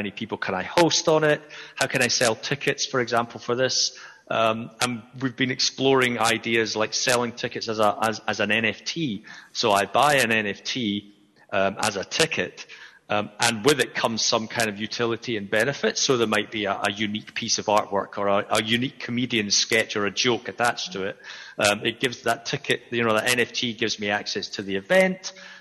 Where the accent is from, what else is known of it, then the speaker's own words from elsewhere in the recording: Edinburgh, Scotland, United Kingdom; Like, I come from Edinburgh. I live in Edinburgh